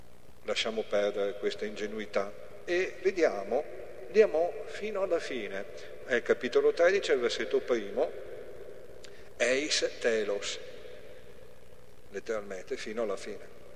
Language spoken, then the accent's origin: Italian; Rome, Lazio, Italy; Ma mica sono romani, io vengo da Roma, no, per esempio.